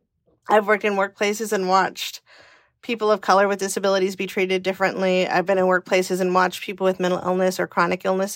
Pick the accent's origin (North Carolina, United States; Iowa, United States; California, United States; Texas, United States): California, United States; I grew up in California in the 80s, so if we had an earthquake drill, how was I to evacuate?